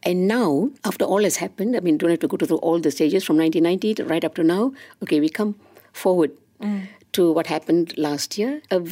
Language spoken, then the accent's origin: English; Alor Setar, Kedah, Malaysia; I was growing up in Alostar, although I was born in Kuala Krapahang, I grew up in Alostar. And, you know, there we had a multiracial neighborhood